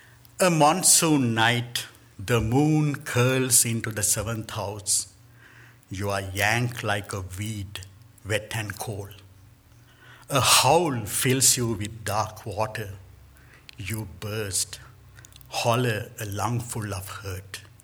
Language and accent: English; Sri Lanka; first language Sinhalese; English is a second language; It's written in my native tongue, Sinhalese. So since you don't understand it, I can say it was a fabulous poem. I thought you might like to hear what our language sounds like.